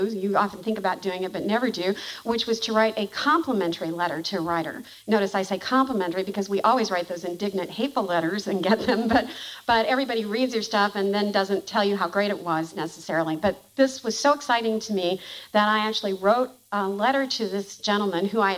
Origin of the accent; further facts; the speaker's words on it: Kentucky, United States; There was just nobody who was publishing any work about it, except for my hometown newspaper, the Courier-Journal, blessedly, who just happened to publish what I wanted to write.